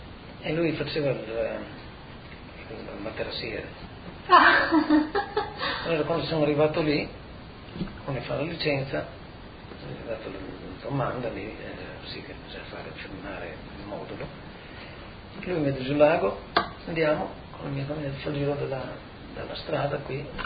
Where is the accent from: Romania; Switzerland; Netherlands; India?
Netherlands; accent: Dutch; Italian is a second language; Riconoscono un accento piuttosto olandese. E naturalmente io non ho l'accento friulano, così, perché l'accento non è una cosa che si possa cambiare tanto facile